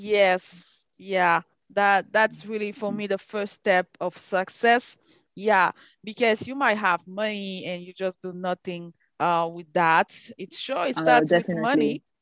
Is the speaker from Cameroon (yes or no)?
yes; Cameroon; We're talking about Cameroon because we come from Cameroon, most of us here.